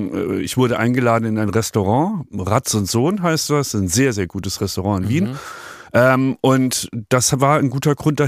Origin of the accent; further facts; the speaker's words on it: Berlin, Germany; Und das sage ich als Berliner.